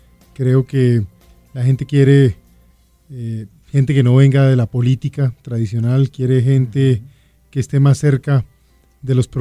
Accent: Bogotá, Colombia; born there; also born or lived in Palmira / Santa Marta / La Guajira / Armenia; desde muy niñito estuve recorriendo Colombia desde que nací. Yo nací en Bogotá, pero a los 6 días viví en Palmira, luego viví en Santa Marta, luego en La Guajira

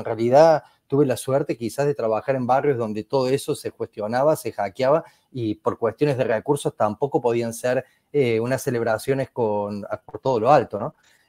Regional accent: Córdoba, Argentina; Yo vengo de Córdoba, Argentina, empecé a trabajar de unos 15, 16 años en un videoclub, en un barrio periférico de Córdoba.

